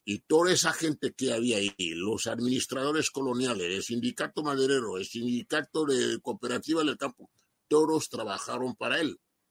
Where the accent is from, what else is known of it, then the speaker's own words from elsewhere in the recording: Equatorial Guinea; born there; Nací en Igombegombe el 30 de abril de 1940, por la gracia de África y de Dios.